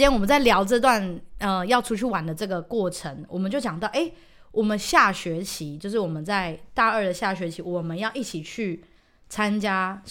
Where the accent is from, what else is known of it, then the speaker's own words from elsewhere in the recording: Taichung, Taiwan; 我是台中人嘛，然后我想要往南部。